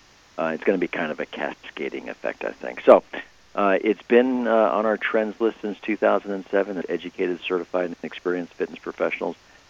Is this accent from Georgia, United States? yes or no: yes; Georgia, United States; my home state, Georgia, is one of them